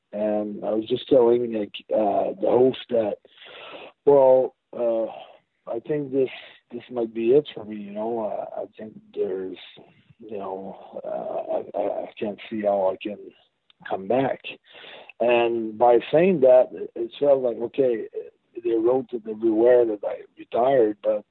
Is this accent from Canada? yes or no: yes; Montreal, Quebec, Canada; In 2003, I had like a great dark match on the Raw in Montreal, my hometown, and I tore the roof up.